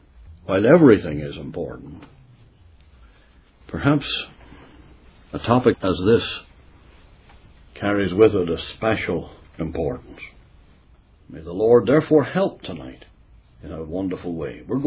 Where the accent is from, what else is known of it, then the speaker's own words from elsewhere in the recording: Enniskillen, Northern Ireland, United Kingdom; When I used to stand in my hometown of Enniskillen in an open-air meeting